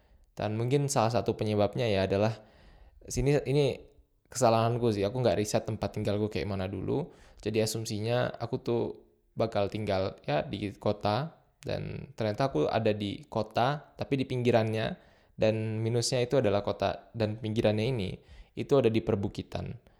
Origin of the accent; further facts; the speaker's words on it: Indonesia; now in Germany; kita orang Indo yang tinggal di Jerman.